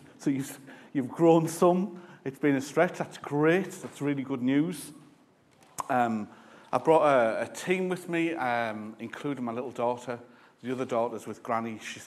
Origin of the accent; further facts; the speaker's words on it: Middlesbrough, North East England, United Kingdom; I came from Middlesbrough, but was with YWAM initially